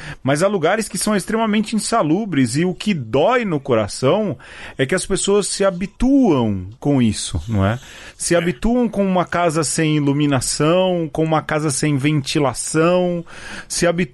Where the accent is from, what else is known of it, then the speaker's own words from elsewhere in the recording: Brazil; Nós somos brasileiros e a gente está brigando dentro de um campo.